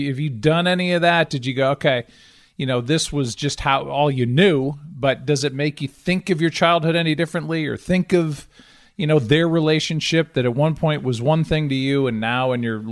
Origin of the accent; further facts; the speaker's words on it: Chicago, Illinois, United States; born there; Well, I was born in Chicago.